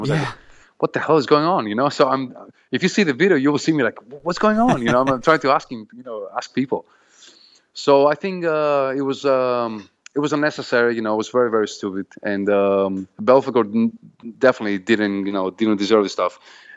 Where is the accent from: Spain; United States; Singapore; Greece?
Greece; English is a second language; that's funny because I'm a Christian Orthodox too. You know, I'm from Greece, so my passport says Christian Orthodox